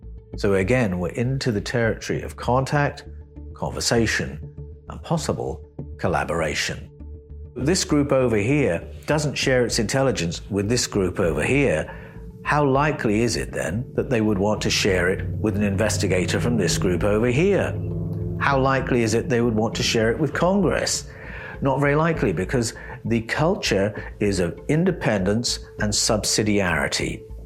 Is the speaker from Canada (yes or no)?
no; United Kingdom; where I grew up in Great Britain